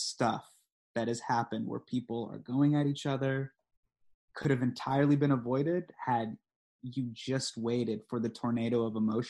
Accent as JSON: {"language": "English", "town": "Davis", "region": "California", "country": "United States", "tie": "born or raised there", "said": "I grew up in Davis."}